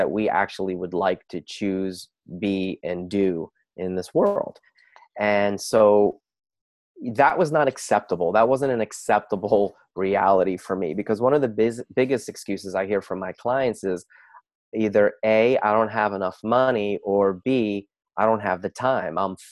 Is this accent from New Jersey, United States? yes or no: yes; New Jersey, United States; it's called Consciousness with a Jersey Boy. Why? Because I'm from New Jersey.